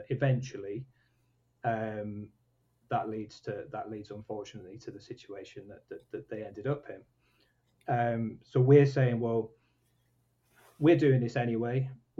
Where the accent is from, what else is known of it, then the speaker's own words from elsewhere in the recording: Yorkshire and the Humber, United Kingdom; I'm from Yorkshire.